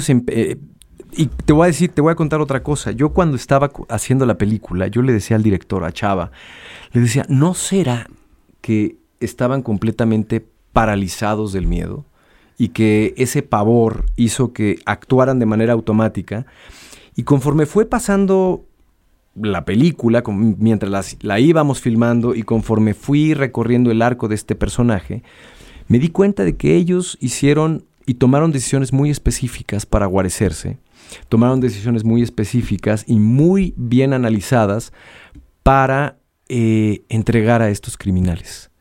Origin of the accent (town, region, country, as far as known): Mexico